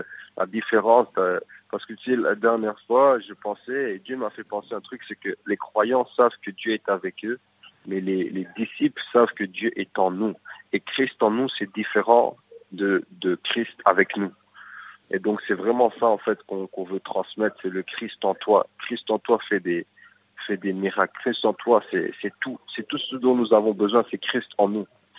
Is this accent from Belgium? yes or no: yes; Verviers, Wallonia, Belgium; On a grandi ensemble à Verviers